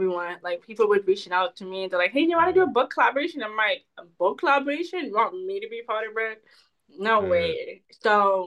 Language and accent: English; Toronto, Ontario, Canada; I'm from Canada, yes.